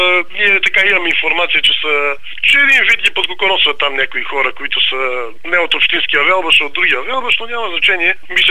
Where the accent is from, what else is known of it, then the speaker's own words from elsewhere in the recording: Dolna Grasnitsa, Kyustendil Province, Bulgaria; Аз също съм кюстендилец. Долна Гръсница съм